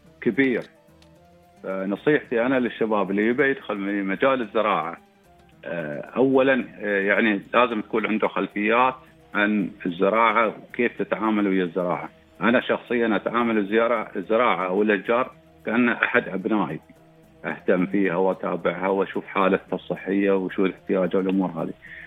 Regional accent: United Arab Emirates; وطبعا احنا ابناء الامارات ما نعرف شيء مستحيل ونحب التحدي.

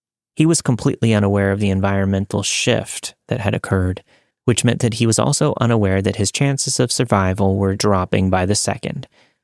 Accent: Victoria, Australia; I'm from Victoria, Australia, but he was working in Victoria. I was 24 at the time

